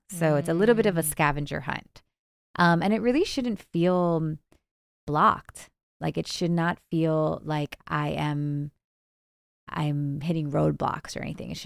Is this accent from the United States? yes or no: yes; Miami, Florida, United States; also born or lived in New Jersey / Los Angeles; I was born in New Jersey. I grew up in Miami. My parents, like after it was too cold for them in Jersey, we moved to Miami, grew up there